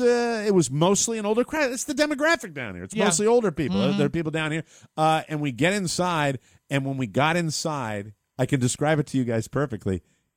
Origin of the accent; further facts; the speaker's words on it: Atlanta, Georgia, United States; I'm from Atlanta, you know, the land of biscuits and gravy.